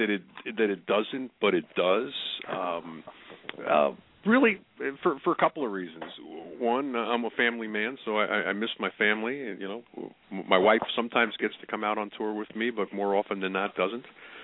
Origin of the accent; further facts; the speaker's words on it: Long Island, New York, United States; I was originally brought up on, I grew up on Long Island, so still had a lot of friends and fans out there